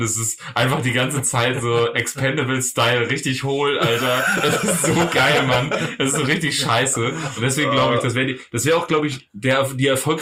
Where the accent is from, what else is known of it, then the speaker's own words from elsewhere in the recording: Germany; Ja, ich bin Deutscher.